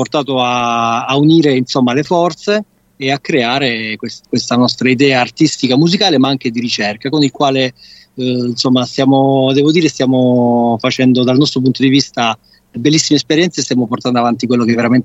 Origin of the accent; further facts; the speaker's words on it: Taranto, Apulia, Italy; Io sono nato a Taranto e lì ho cominciato, insomma, i miei primi anni